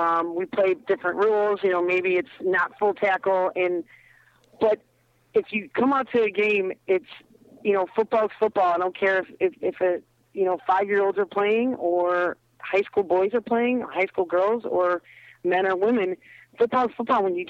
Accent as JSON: {"language": "English", "town": "Chicago", "region": "Illinois", "country": "United States", "tie": "born or raised there", "said": "So I come from a football family, but I grew up in the Chicago Park Districts"}